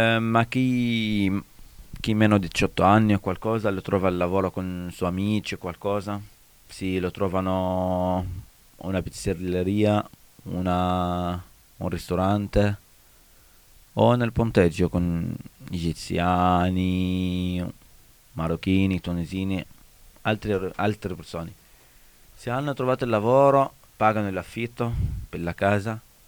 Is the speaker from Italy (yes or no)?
no; Egypt; Italian is a second language; Ma io sono egiziano.